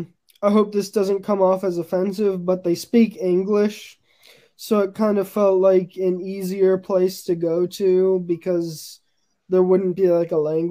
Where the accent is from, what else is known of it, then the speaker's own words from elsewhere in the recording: Ohio, United States; I'm really from Ohio. I live in Ohio, United States, but I decided to go on vacation to London, and it's actually my first time ever being in another country